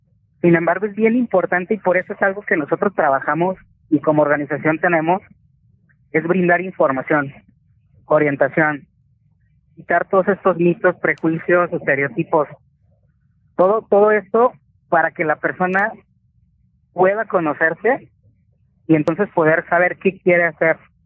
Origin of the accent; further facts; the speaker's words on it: Tequila, Jalisco, Mexico; Yo nací en el año en el 80. Vengo de allá de Tequila, Jalisco, donde no tuve acceso a internet, donde mis padres no tenían información